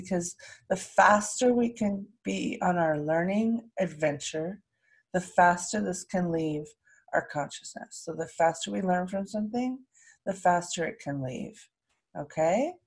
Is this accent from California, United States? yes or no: yes; California, United States; send some extra healing to my home state, California.